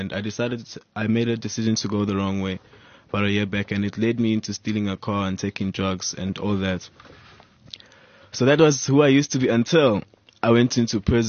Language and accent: English; Norcom Park, Gauteng, South Africa; I'm from Norcom Park.